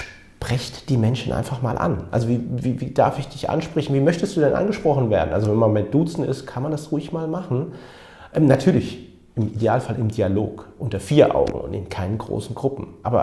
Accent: Frankfurt, Hesse, Germany; ich bin gebürtiger Frankfurter mit pakistanischen Wurzeln

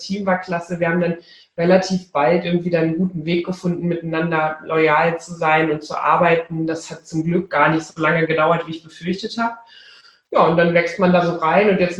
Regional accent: Rhineland, Germany; born there; Ich bin ja zu allem Überfluss auch noch zur Hälfte, wenn nicht ganz Rheinländerin, also ich bin im Rheinland geboren

